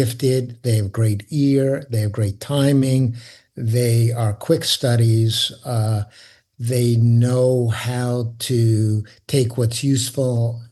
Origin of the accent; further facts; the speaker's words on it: Brooklyn, New York, United States; accent: Brooklyn; My Brooklyn accent, Shakespeare didn't write like Arthur Miller did, plays for those with a thick Flatbush accent.